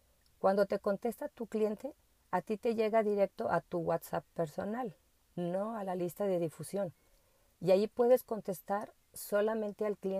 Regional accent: Guadalajara, Jalisco, Mexico; de Guadalajara.

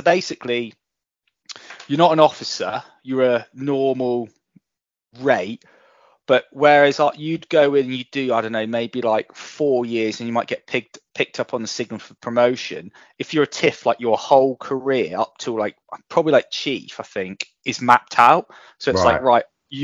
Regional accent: Looe, South West England, United Kingdom; Well, I grew up in Cornwall. So I grew up in Cornwall on the sea, in a town called Loo.

